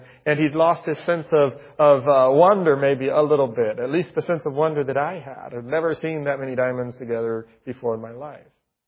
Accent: Spain; When I was growing up in Spain

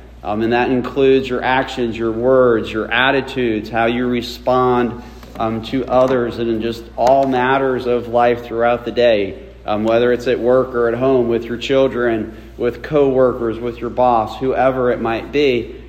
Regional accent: Butler, New Jersey, United States; The little town of Butler was the town I grew up in.

